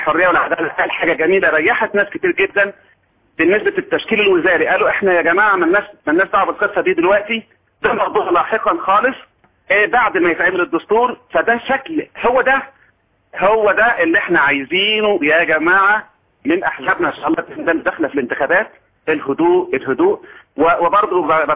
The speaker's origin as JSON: {"language": "Arabic", "country": "Egypt"}